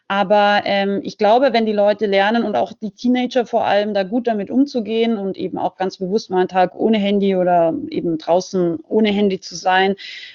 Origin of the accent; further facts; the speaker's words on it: Austria; also ich bin ja auch aus Österreich eigentlich